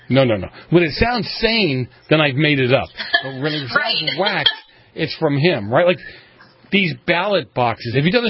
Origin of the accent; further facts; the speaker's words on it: Boston, Massachusetts, United States; where I grew up in Boston, we'd have that thing picked up and filled before